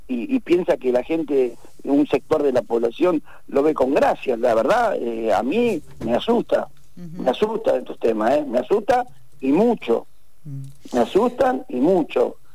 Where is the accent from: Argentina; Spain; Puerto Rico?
Argentina; yo te lo hablo como argentino